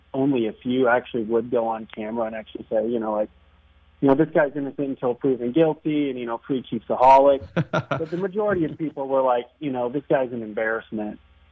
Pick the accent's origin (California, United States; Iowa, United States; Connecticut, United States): Iowa, United States; I live in the Midwest. I'm from Iowa.